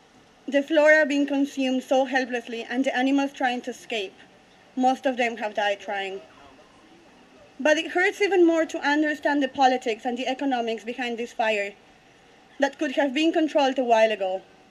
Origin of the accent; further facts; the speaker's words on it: Bolivia; English is a second language; and I am from Bolivia. I was home this summer